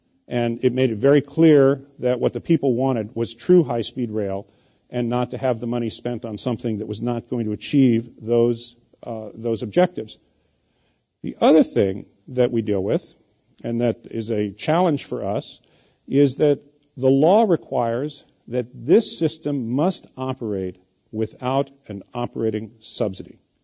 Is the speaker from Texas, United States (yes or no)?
no; California, United States; as a Californian who's been here for 36 years, I had not spent much time in the Central Valley.